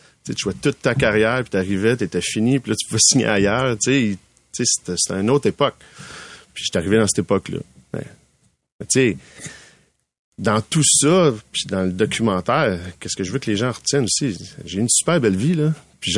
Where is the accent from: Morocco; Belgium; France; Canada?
Canada; Laval, Quebec; tu sais, je viens de Laval.